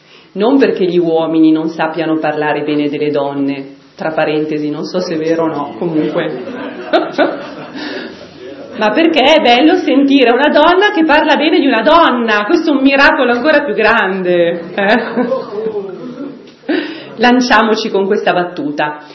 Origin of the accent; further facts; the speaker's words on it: Lombardy, Italy; Sono della Lombardia, della provincia di Lecco.